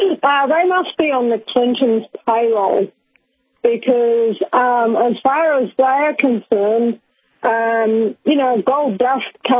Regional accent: New Zealand; And I'm a New Zealander as well

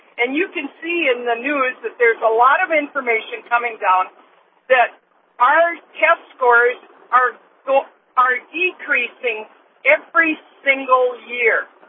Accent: North Dakota, United States; also born or lived in California; I was born and raised in North Dakota, and I spent, unfortunately, the past 15 years in California. I moved back

